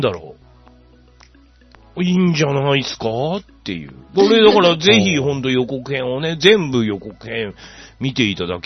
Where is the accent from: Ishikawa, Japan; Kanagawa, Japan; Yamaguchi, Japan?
Yamaguchi, Japan; あの映画は俺は山口県民として結構誇りの映画の一本だね